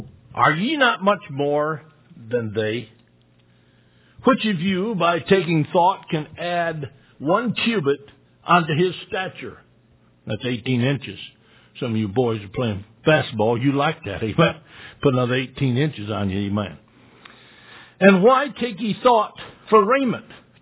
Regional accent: Michigan, United States; And when I grew up in Michigan, they'd drag out them big old stumps that were from the big fire of Michigan

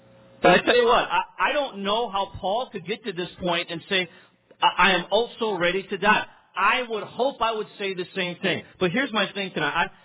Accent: Midwest, United States; I was from the Midwest. We got Chicago in to our local affiliate there

